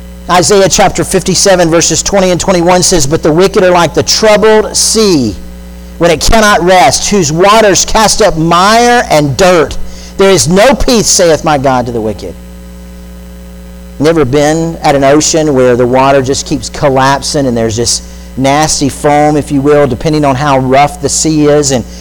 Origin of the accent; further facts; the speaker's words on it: Florida, United States; I grew up in South Florida